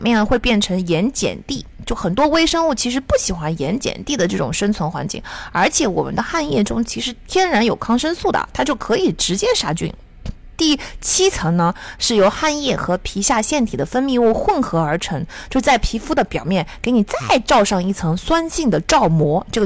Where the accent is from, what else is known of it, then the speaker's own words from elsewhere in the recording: South China, China; 作为一个南方人，我成年前其实根本没有听说过世界上还有搓澡这回事的存在哈。我没有在北方长期生活过